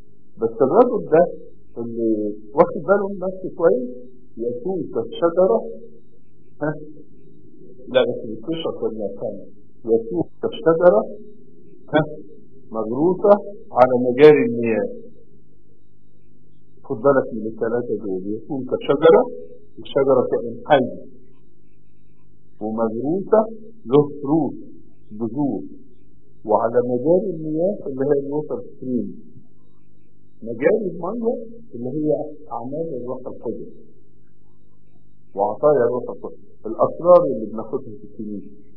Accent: Egypt; احنا عندنا في مصر

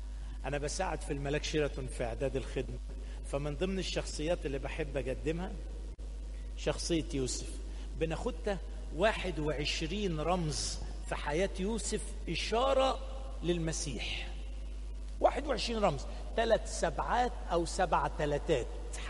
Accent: Egypt; في بلدنا مصر هنا

